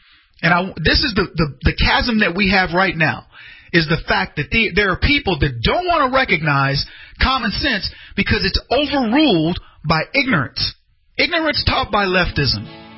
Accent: Chicago, Illinois, United States; or did this actually happen in my hometown of Chicago?

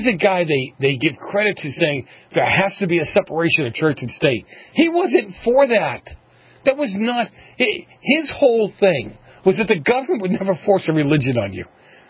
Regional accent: Massachusetts, United States; Massachusetts, my home state. I almost hate to admit that.

